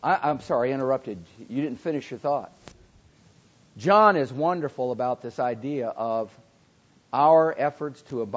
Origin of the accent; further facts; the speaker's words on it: Minnesota, United States; now in Florida, United States; I grew up in Minnesota, land of lakes, all these woods.